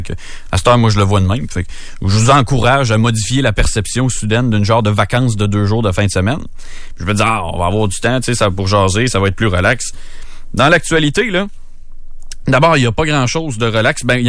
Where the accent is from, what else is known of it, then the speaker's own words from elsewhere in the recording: Quebec, Canada; je suis originaire de la Mauricie, puis pas pour rien que je m'en retourne dans mon coin non plus. Puis quand j'ai étudié au Saguenay